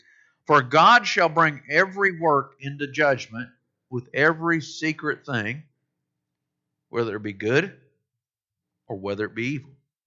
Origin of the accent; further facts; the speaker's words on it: Florida, United States; For the first part of my life, I spent it growing up in Florida. We're about an hour away from Disney World.